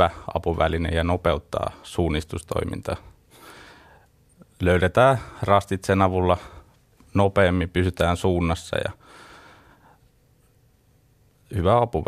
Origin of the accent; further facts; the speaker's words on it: Kiikoinen, Pirkanmaa, Finland; mä oon kotoisin tuolta Saastamalan Kiikoisista, ja siellä lajivalikoima oli aika niukka, pieni paikkakunta.